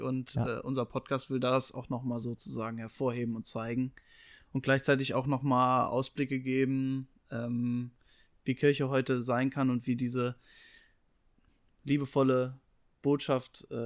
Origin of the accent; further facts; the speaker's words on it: Saarland, Germany; Ich werde schon sehr bald, jetzt im Frühjahr noch, in meine Heimat zurückkehren. In das Saarland mit meiner Frau zusammen.